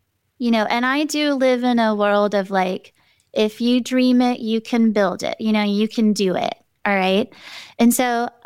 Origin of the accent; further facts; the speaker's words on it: Houston, Texas, United States; And so Port Aransas was special to me because as a little girl, I grew up in Houston, Texas, which is very close to Galveston.